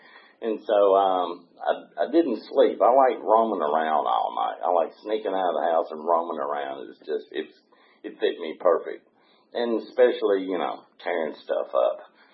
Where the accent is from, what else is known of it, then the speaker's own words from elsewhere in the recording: McMinnville, Tennessee, United States; born there; I was born in McMinnville, Tennessee. Anybody ever been to McMinnville? It's a nice place right up next to the plateau. But anyway, that's where I was born.